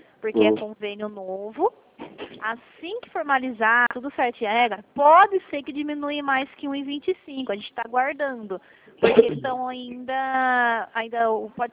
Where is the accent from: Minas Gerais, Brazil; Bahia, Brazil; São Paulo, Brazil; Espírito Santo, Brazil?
São Paulo, Brazil; Eu sou do interior de São Paulo.